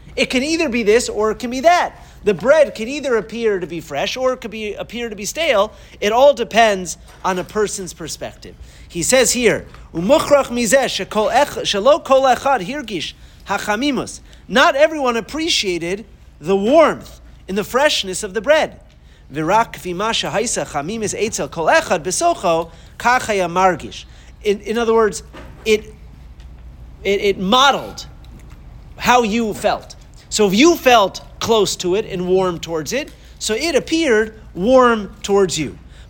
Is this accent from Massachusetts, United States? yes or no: yes; Boston, Massachusetts, United States; of course I'm from Boston, my parents had tickets to the Boston Symphony Orchestra